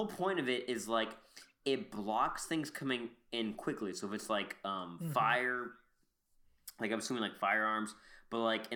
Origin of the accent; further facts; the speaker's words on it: United States; Like, I don't do the metric system because I'm American